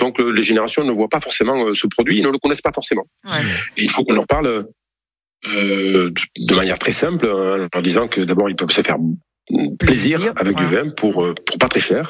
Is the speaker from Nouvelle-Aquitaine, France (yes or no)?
yes; Bordeaux, Nouvelle-Aquitaine, France; Je suis bordelais, donc je passerai.